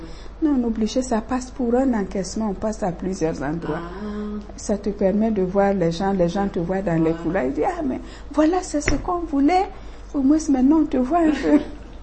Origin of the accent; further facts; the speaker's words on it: Mali; now in Côte d'Ivoire; moi, tout le monde sait que je suis malienne, mais depuis 72, décembre 72, je suis arrivée en 73, par mon mariage, j'ai la nationalité ivoirienne.